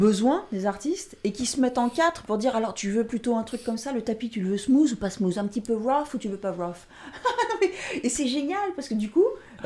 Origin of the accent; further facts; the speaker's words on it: France; Ah, évidemment, je suis française